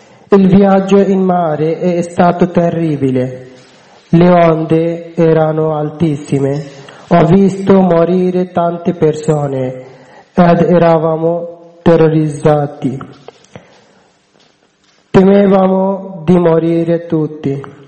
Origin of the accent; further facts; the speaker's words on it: Bangladesh; Italian is a second language; now in Italy; vengo dal Bangladesh. Sono scappato nel 2015 dal mio paese